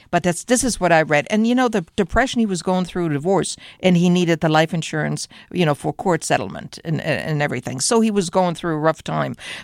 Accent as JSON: {"language": "English", "country": "Germany", "accent": "German", "second_language": "English", "said": "I said, I don't want to sound like with a German accent. I hated it, right? So I really worked on my accent"}